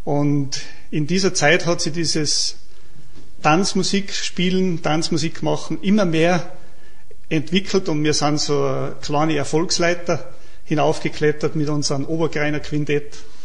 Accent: St. Martin bei Lofer, Salzburg, Austria; Ich bin Ministrant gewesen, daheim bei uns in St. Martin bei Lofer.

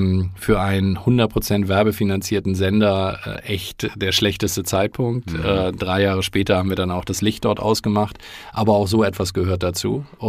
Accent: Hamburg, Germany; bin Hamburger

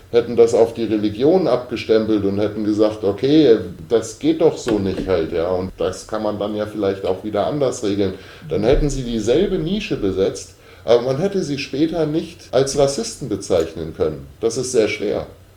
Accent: Germany; dann müssen wir uns natürlich als Deutsche überlegen, wer ist denn unser Hausbesitzer?

